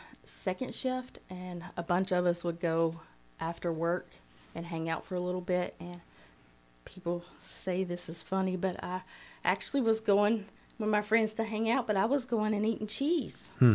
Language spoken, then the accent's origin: English; Eva, Alabama, United States; I was raised in Eva, Alabama. A lot of people don't know where that's at. It's a four-way stop.